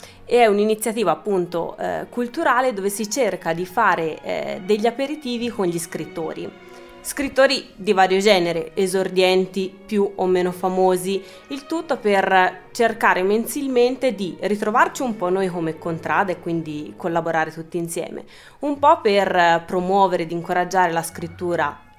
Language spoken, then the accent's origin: Italian; Poggibonsi, Tuscany, Italy; Nemmeno della Val di Chiana, perché io sono originaria di Poggi Bonzi, quindi Val d'Elsa